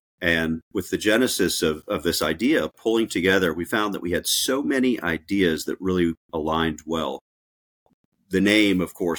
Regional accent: Roswell, Georgia, United States; It had a real charm that reminded me of growing up in my hometown of Roswell, Georgia

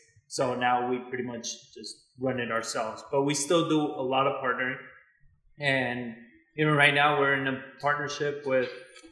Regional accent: Argentina; I speak Spanish because I'm from Argentina.

